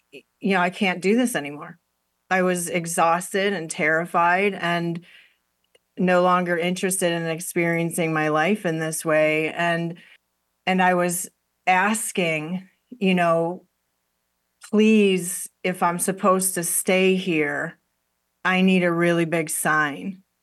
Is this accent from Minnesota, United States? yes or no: no; Chicago, Illinois, United States; a friend invited me out to lunch who I hadn't seen in years from Chicago, which is my hometown